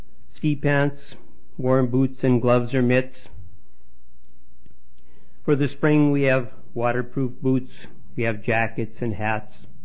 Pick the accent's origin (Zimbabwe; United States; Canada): Canada; Saskatchewan; we come from Saskatchewan, where we have some pretty severe climate, some pretty severe weather.